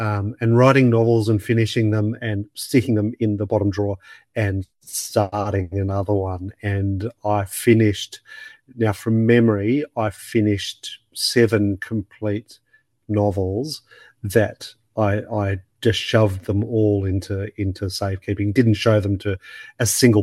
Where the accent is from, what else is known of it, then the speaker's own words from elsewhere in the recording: Sydney, New South Wales, Australia; I grew up on the North Shore of Sydney